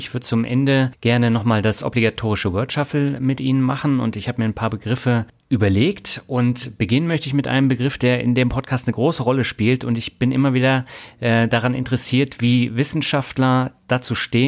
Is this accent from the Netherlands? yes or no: no; Mannheim, Baden-Württemberg, Germany; das ist meine alte Heimat, und zwar Mannheim.